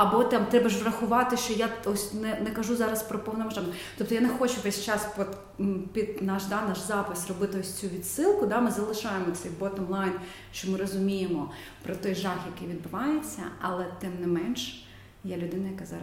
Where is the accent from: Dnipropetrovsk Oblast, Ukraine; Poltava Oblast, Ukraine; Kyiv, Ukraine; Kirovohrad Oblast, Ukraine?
Kyiv, Ukraine; Я українка, я киянка